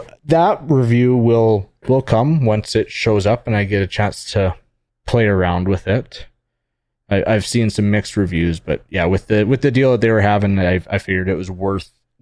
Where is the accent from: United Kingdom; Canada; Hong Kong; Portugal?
Canada; growing up in Canada, I've never even heard of it.